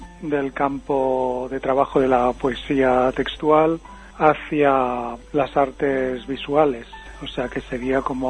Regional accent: Barcelona, Catalonia, Spain; Y yo, como has dicho antes, nací en Barcelona y he vivido gran parte de mi vida en Barcelona, pero desde hace unos 14 años me vine a vivir al campo, aquí en la provincia de Barcelona, pero ya lejos de la ciudad.

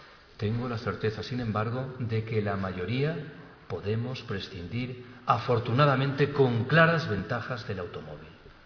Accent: Galicia, Spain; Yo soy gallego. En Galicia me gustaría poder afirmar que hay un proyecto de construcción de una línea de alta velocidad.

